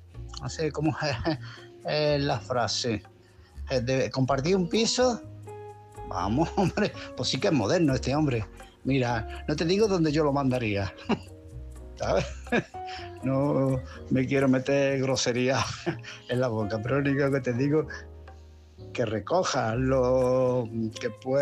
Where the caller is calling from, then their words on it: Málaga, Andalusia, Spain; de Málaga.